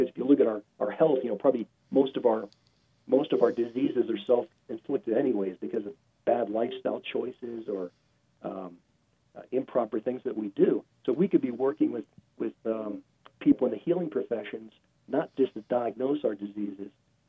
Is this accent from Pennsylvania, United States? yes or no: yes; Pittsburgh, Pennsylvania, United States; that's what I saw as a kid growing up in Pittsburgh, as many of the mills and factory jobs shut down.